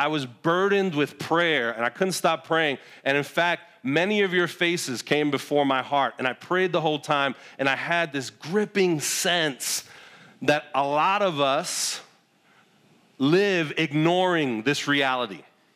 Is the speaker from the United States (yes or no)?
yes; New York, United States; because I grew up in Brooklyn, in Sunset Park, Brooklyn, that is a Cartesian grid